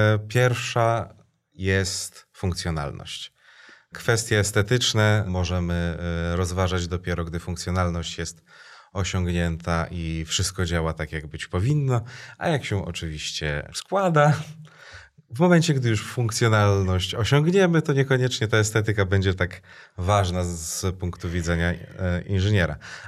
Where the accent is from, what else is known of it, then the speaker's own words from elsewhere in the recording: Podlaskie Voivodeship, Poland; I skąd jesteście? A my z Polski, wow.